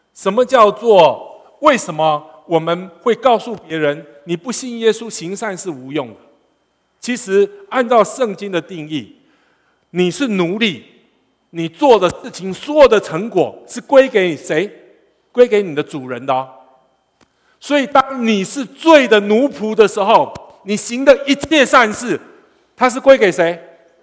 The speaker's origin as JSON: {"language": "Chinese", "country": "Taiwan", "tie": "born or raised there", "said": "我如果今天在中国，我就说我要做总书记啊。我在当时台湾写我要做总统。"}